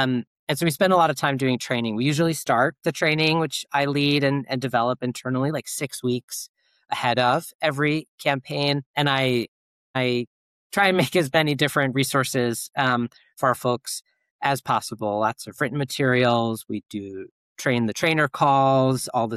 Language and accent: English; New York, United States; now in Brooklyn, United States; I live on Lenape land, also known as Brooklyn, in New York. I grew up in the Hudson Valley and have been in the city for about 5 years now